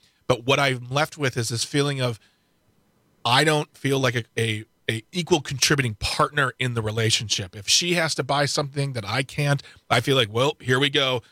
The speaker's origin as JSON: {"language": "English", "region": "Midwest", "country": "United States"}